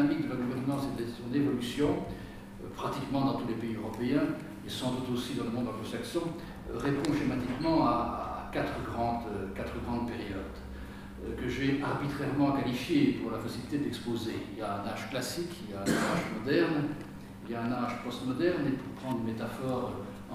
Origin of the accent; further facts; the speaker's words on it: Belgium; Chez nous, en Belgique